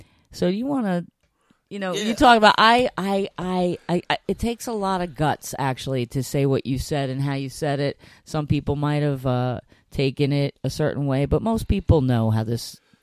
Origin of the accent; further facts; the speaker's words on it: Harlem, New York, United States; Yeah, I'm from Harlem.